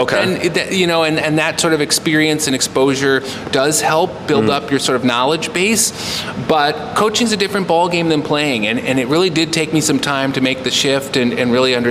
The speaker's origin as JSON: {"language": "English", "region": "Ohio", "country": "United States", "said": "I graduated in 1995, so I was a kid from Ohio."}